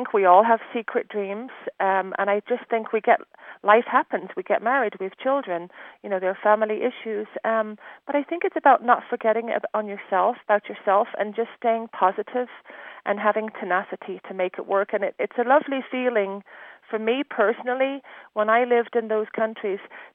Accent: Ireland; now in United States; It's just who we are as an Irish people, Celtic people.

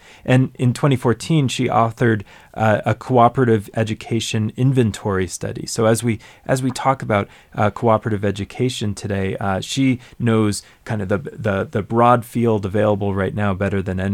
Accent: East Coast, United States; now in Colorado, United States; I moved back to Colorado about a year and a half ago. You know, I grew up on the East Coast. My mother's family's from out here.

